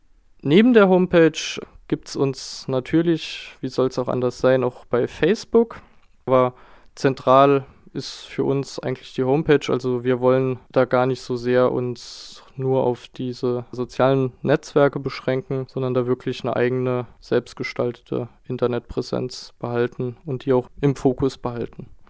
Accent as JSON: {"language": "German", "region": "Southwest Germany", "country": "Germany", "said": "Also ich stamme beispielsweise ursprünglich aus dem Südwesten Deutschlands"}